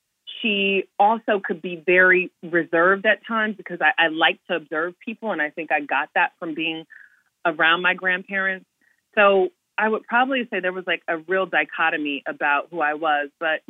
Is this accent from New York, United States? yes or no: no; East Orange, New Jersey, United States; I grew up outside of Newark in the Oranges, East Orange, I thought I wanted to be a doctor when I was younger